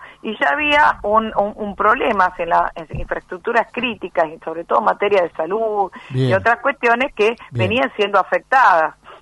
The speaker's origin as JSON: {"language": "Spanish", "country": "Argentina", "said": "si lo miramos desde nuestra mirada como argentinos"}